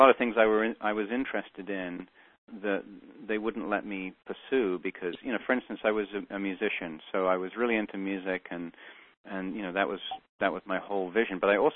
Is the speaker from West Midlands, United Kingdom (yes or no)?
no; London, United Kingdom; No, I grew up in London, England, and I went to traditional public school with very mixed results.